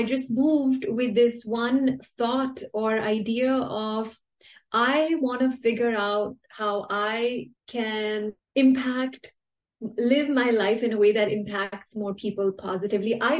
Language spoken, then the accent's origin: English; India; So growing up, as all Indian parents encourage us, my parents would also always tell me, work hard and you should be disciplined.